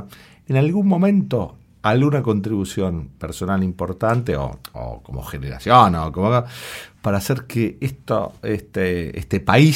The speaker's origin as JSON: {"language": "Spanish", "country": "Argentina", "said": "Tenía enorme frustración como argentino."}